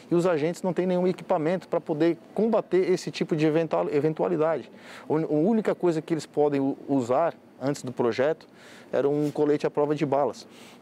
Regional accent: Criciúma, Santa Catarina, Brazil; eu sou catarinense, não, né, pois eu sou de lá, sou natural de Criciúma

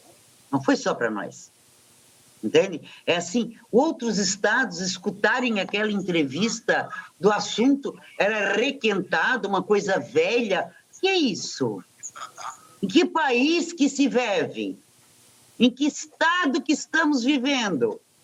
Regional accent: Santa Catarina, Brazil; eu fiquei com vergonha de ser catarinense. Um estado que eu amo, um estado que eu me dedico, um estado que onde eu nasci, um estado nasceram minhas filhas, minhas netas.

